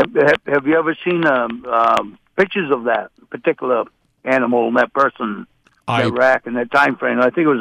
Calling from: New Gloucester, Maine, United States; I'm in New Gloucester, Maine.

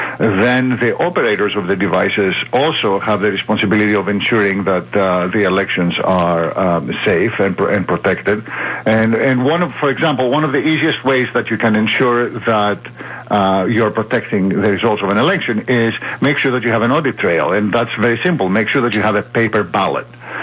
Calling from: New York City, New York, United States; I am calling from New York City.

